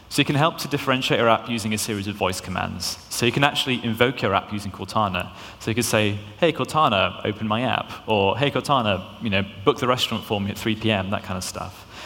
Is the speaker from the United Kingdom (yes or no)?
yes; United Kingdom; I have to try and put on an American accent, because otherwise he doesn't always understand me with me being British.